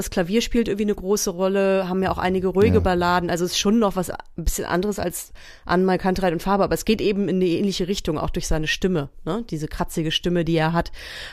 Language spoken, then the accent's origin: German; Germany; so Vorort von Hamburg, 45 Minuten entfernt, war schon, also Kleinstadt, 40.000 Einwohner